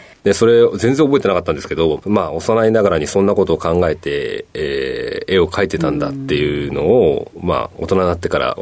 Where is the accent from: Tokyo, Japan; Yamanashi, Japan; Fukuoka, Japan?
Tokyo, Japan; Minato; 東京港区です。